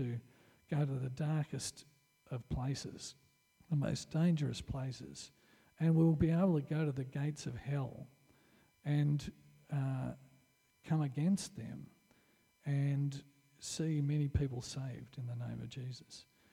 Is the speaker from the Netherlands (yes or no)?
no; Australia; I believe that if we do this as Australian Christians, if we go to the last, the lost, and the least, God will reveal himself to us.